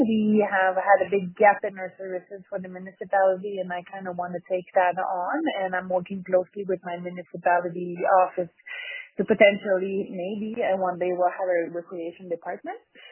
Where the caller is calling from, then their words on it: Yukon, Canada; I am calling from Zakokada Hinge Junction in the Yukon Territory.